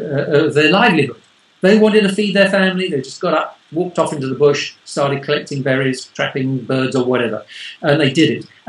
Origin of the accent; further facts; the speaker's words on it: London, United Kingdom; That living in England, I am obviously a Londoner indeed